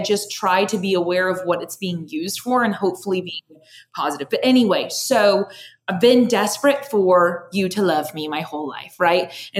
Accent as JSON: {"language": "English", "town": "Shawnee", "region": "Oklahoma", "country": "United States", "lives_now": "Norman, United States", "said": "I moved to Norman, Oklahoma. So I'm from Shawnee, Oklahoma originally. And I moved to Norman when I was 20, 21, something like that. And so 45 minutes away. So still very nearby, still in Oklahoma."}